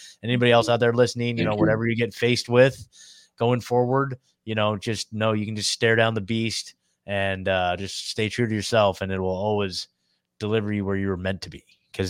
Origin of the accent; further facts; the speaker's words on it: Oregon, United States; But I'm from Oregon, so I grew up in the Pacific Northwest. So I know all about, I'm a Pacific Northwest kid through and through.